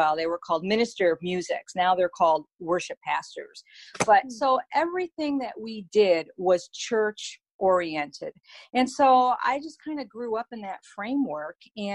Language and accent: English; East Coast, United States; I was 10 years old, and I was at summer camp in New York State, because I lived on the East Coast. I was born and raised on the East Coast.